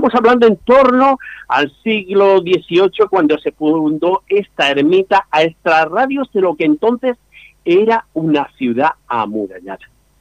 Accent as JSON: {"language": "Spanish", "region": "Andalusia", "country": "Spain", "tie": "born or raised there", "said": "yo soy almeriense 100%, nacido aquí en esta tierra, y a mí me encanta mi tierra, me encanta Vera, me encanta toda Almería."}